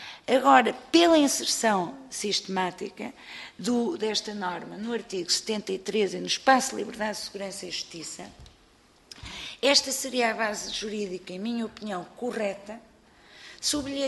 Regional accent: Portugal; enquanto portuguesa

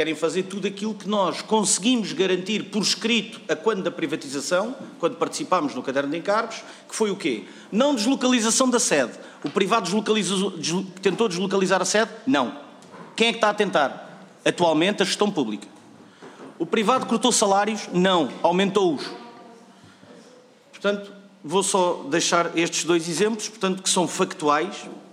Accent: Portugal; Eu sou português, com muito orgulho.

